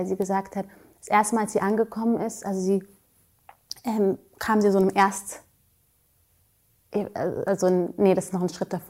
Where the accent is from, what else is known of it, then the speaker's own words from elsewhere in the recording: Germany; Wir, also ich bin in Deutschland, was Sali nicht, aber trotzdem, wir sind hier groß geworden.